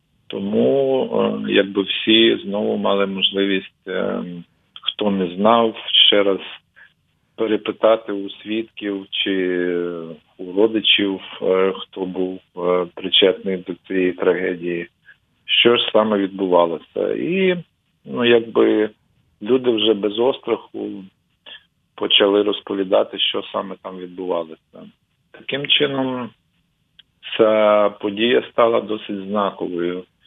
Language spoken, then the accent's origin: Ukrainian; Drohobych, Lviv Oblast, Ukraine; я насправді народився в Дрогобичі, там навчався, в школі, в університеті.